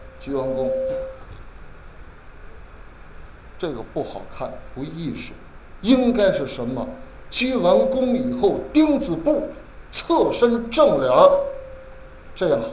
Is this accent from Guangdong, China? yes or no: no; Tianjin, China; 我记得有一个笑话，就是我刚考进相声队的时候，由于是土生土长天津人，说话字眼儿尖团不分，三山四水呀